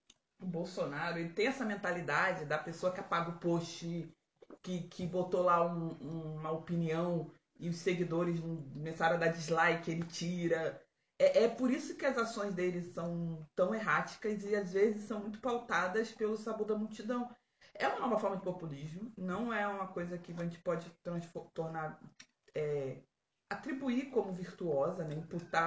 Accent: Duque de Caxias, Rio de Janeiro, Brazil; also born or lived in Niterói; now in São José, Brazil; considerando que eu vim de Duque de Caxias, Rio de Janeiro. Depois eu vim de Niterói, Rio de Janeiro

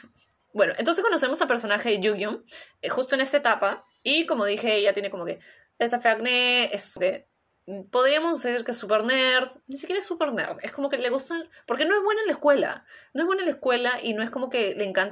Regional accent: Peru; por lo menos en mi país, en Perú

